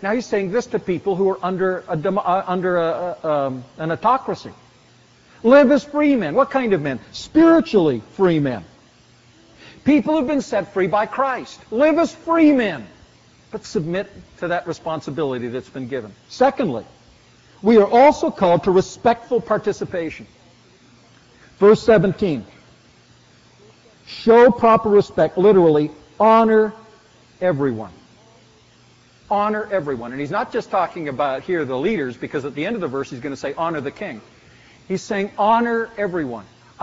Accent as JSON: {"language": "English", "country": "Canada", "said": "So my citizenship as an American, or in my case as a Canadian, needs always to be under that recognition"}